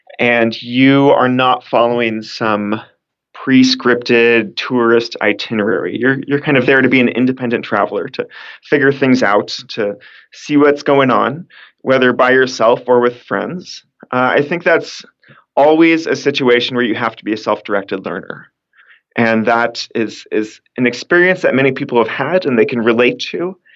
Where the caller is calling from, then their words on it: New Zealand; So I'm recording from New Zealand right now, and I'm close to the adventure capital of New Zealand, which is Queenstown.